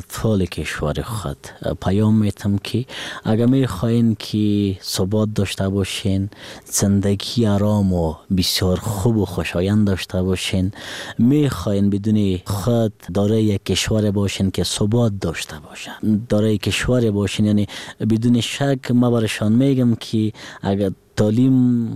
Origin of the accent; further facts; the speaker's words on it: Laghman, Afghanistan; also born or lived in Kabul; ما از ولایت لغمان هستم ولی در کابل پیدا شدیم. خودم فعلا محصل پانتون هستم، در بخش اداره و دیپلماسی محصل هستم